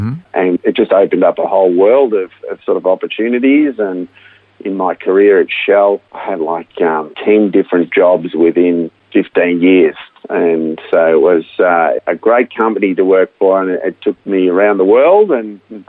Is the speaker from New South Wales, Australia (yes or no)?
no; Melbourne, Victoria, Australia; So I was born right here in Melbourne and raised in a Christian family to Dutch migrant parents.